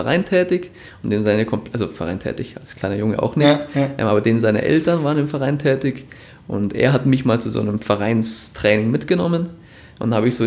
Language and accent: German; Munich, Bavaria, Germany; born there; Ich bin in München geboren, sprich die Alpen sind mir bekannt.